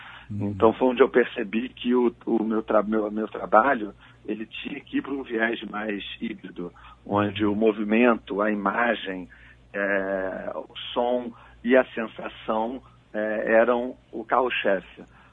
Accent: Brazil; Eu daqui do Brasil, minha história é de grupos, né?

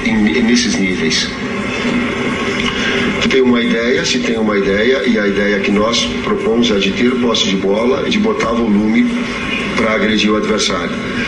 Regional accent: Porto Alegre, Rio Grande do Sul, Brazil; Mais que Porto Alegre, que foi a minha terra, foi mais.

